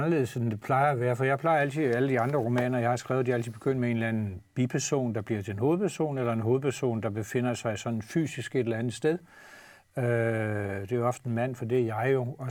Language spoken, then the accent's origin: Danish; Bogense, Region of Southern Denmark, Denmark; Så tager jeg i det her tilfælde til min barndomsby Bogense